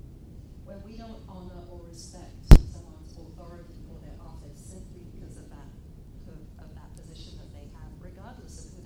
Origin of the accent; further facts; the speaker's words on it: England, United Kingdom; now in United States; Growing up in England, I remember hearing you shouldn't praise kids too much because they become precocious. I think in America, we've probably gone to the other extreme now.